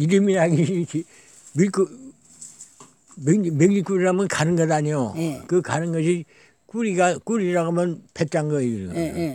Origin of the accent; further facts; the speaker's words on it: Dongsal-ri, South Korea; 예, 여기서 태어났던 게 83년 되었죠.